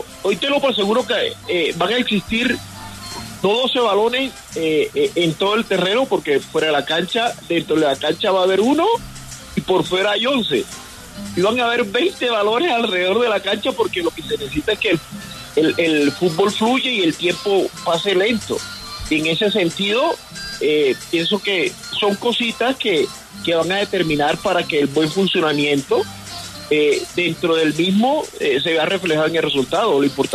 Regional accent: Caribbean Region, Colombia; A pesar de que uno es costeño, pero uno tiene que ser agradecido con la tierra que le abrió las puertas.

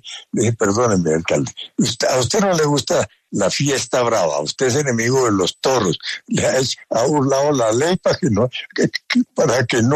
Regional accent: Colombia; Yo, como colombiano, deseo que vuelva a la política

